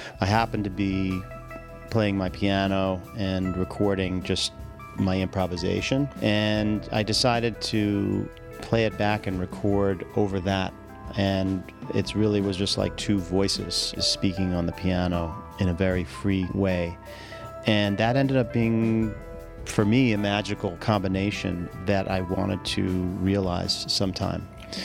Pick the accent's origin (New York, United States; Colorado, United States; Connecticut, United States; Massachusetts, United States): New York, United States; New York City; And I grew up in New York City, so, you know, there wasn't any tropical fish around or anything like that.